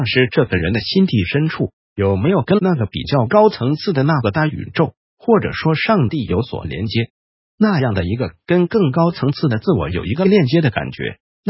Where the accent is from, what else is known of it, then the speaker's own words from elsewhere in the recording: China; 那我们中国人啊，讲到这个秋天的气息，凉飕飕的气息就是都在讲人很帅